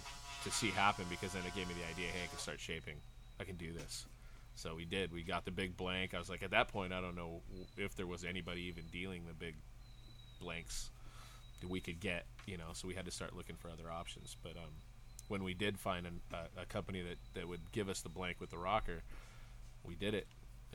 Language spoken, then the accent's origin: English; California, United States; coming from growing up in the Bay and surfing all the time, coming here being landlocked